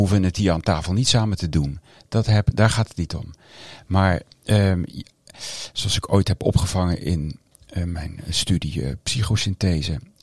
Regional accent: Bilthoven, Utrecht, Netherlands; Ik kom niet uit het Gooi, maar uit Bilthoven. Prachtig gestudeerd in Amsterdam en in Amerika.

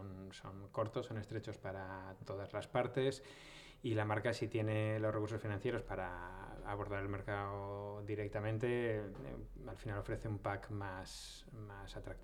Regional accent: Alicante, Valencian Community, Spain; Nosotros que somos de Alicante

